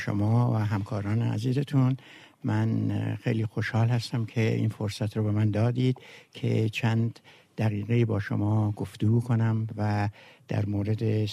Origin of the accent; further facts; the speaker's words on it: Tehran, Tehran Province, Iran; also born or lived in Rasht; من در سال 1322 در شهرستان رشت به دنیا آمدم. تحصیلات ابتدایی و دبیرستانی و دانشگاهی رو در تهران گذراندم.